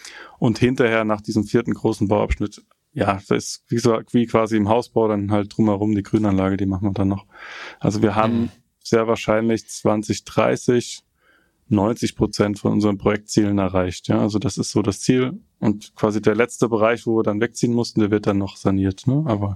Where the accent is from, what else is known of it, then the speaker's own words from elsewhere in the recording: Frankenthal, Rhineland-Palatinate, Germany; born there; ich meine, ich bin auch noch gebürtiger Frankenthaler, ne? Wir sind hier in Frankenthal